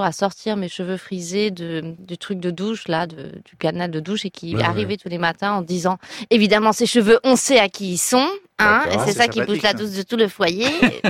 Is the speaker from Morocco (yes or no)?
yes; Morocco; moi, j'ai grandi au Maroc, mais effectivement dans un milieu assez bourgeois, très francophone, très très protégé.